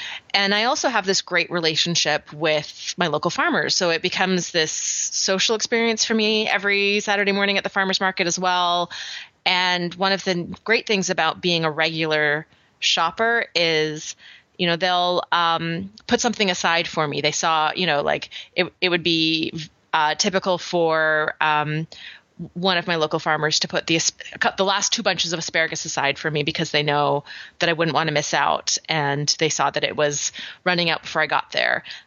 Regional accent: Canada; now in United States; My whole I'm becoming American is basically what's happening. And patriotic and all that good stuff. So my Canadianisms are getting more and more watered down as we go

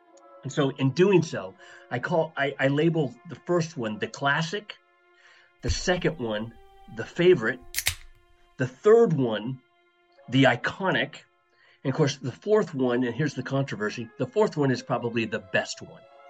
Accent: Seattle, Washington, United States; I'm from Seattle originally, so he worked at Boeing.

